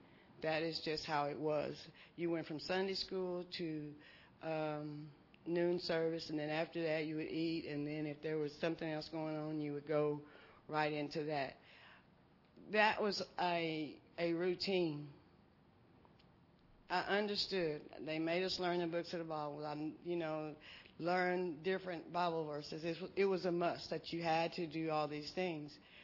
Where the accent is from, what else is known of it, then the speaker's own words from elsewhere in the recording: Crane, United States; I was born and raised here in Crane, America.